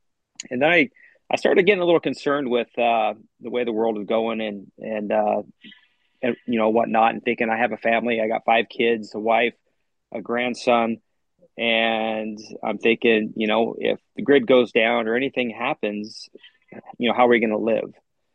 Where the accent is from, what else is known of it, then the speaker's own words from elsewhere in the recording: Idaho, United States; So I grew up in North Idaho. I joined the military right after high school